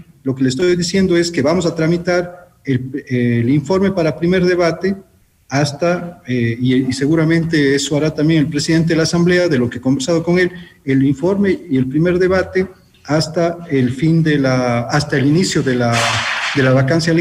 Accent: Ecuador; que tenemos como ecuatorianos

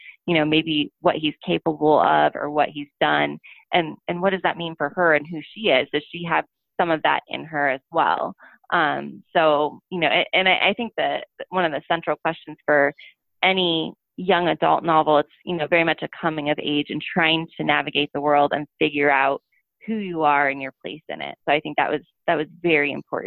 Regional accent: Midwest, United States; No, I'm from the Midwest, actually.

